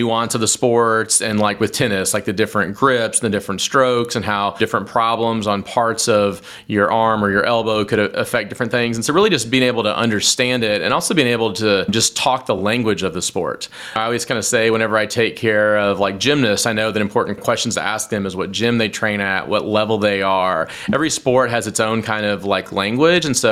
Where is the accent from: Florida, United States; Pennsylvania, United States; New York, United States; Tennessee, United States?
Tennessee, United States; Columbia; So I actually grew up in Columbia, but not Columbia, Missouri. I grew up in Columbia, Tennessee.